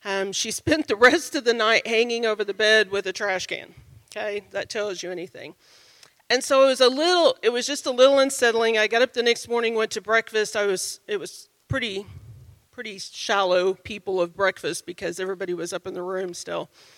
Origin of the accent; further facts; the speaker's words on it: Oklahoma, United States; I was from Oklahoma. I was the only person from Oklahoma.